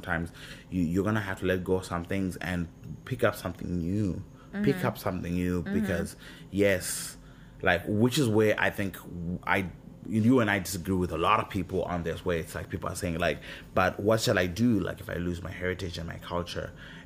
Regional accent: Zimbabwe; I'm African. I'm from Zimbabwe, right? I grew up in Zimbabwe, born and raised.

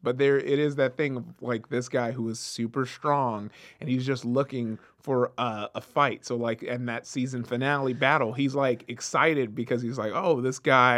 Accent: Compton, California, United States; because growing up in Compton, my dad obviously wanted to keep a close eye on me, didn't really want me out as much.

